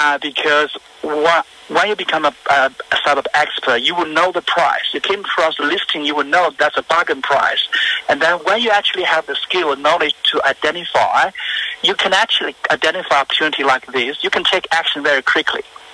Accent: China; moved away as an adult; now in Australia; I was originally from China, so at the time, both my parents and grandparents, they were still living in China.

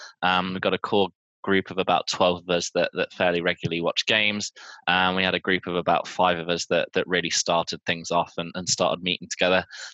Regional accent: West Bridgford, East Midlands, United Kingdom; moved away as an adult; now in Toronto, Canada; I'm originally from West Bridgford. I think we mentioned last time on the pod. Grew up basically about a 20-minute walk from the city ground as a kid, and moved to Toronto in February 2016.

